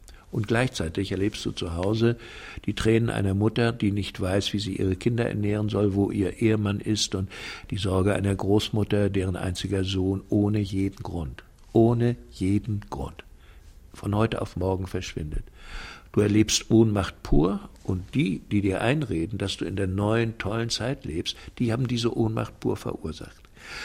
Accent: Baltic coast, Germany; Und ich hing auch irgendwie an meiner Heimat an der Ostsee da oben.

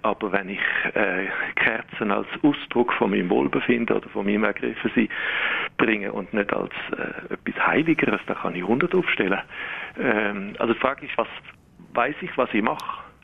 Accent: Switzerland; Aber wir sind halt Schweizer, oder?

